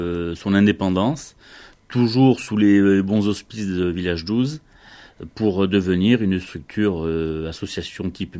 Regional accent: Occitanie, France; je suis Aveyronnais d'origine et je suis directeur d'Interemploi depuis maintenant un peu plus de 13 ans.

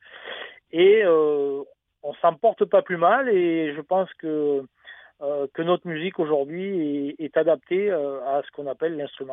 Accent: Albi, Occitanie, France; Essentiellement de Tarnet, puisque le guitariste, moi-même et le clavier, nous sommes d'Albi et aux alentours

